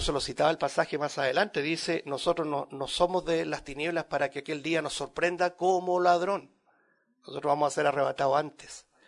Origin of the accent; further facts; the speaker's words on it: Chile; Que ahora la estamos nosotros como chilenos viviendo, una incertidumbre.